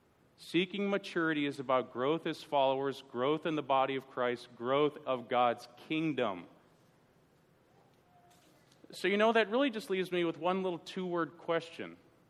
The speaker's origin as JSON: {"language": "English", "town": "Pittsburgh", "region": "Pennsylvania", "country": "United States", "said": "sorry, I'm from Pittsburgh, it doesn't, nothing to do with that, okay?"}